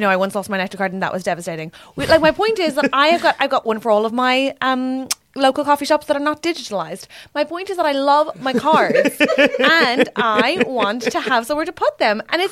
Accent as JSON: {"language": "English", "country": "Ireland", "said": "Because I'm Irish."}